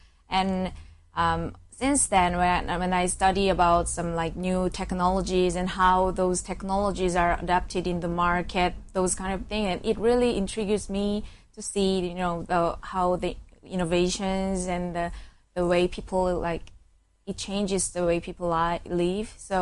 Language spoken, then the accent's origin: English; South Korea; I'm from South Korea